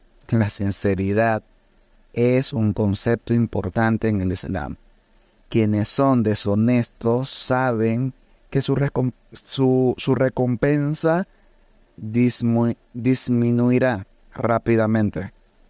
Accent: Venezuela; yo soy un venezolano, más criollo que la arepa de Reina Pepiada. Pero bien, los musulmanes provenimos de cualquier raza, cualquier nacionalidad, de todas las culturas del mundo.

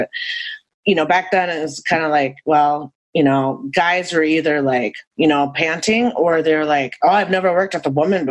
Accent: Minnesota, United States; I'm from Minnesota, so we have extreme summer and winter there.

